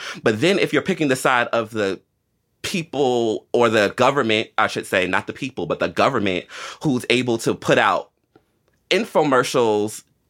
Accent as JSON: {"language": "English", "country": "United States", "said": "being an American"}